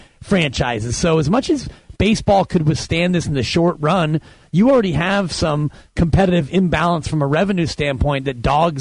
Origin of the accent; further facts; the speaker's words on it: Fairfax, Virginia, United States; I grew up in Fairfax literally on a creek. So I was in and out of a creek for the better part of 8 years of my life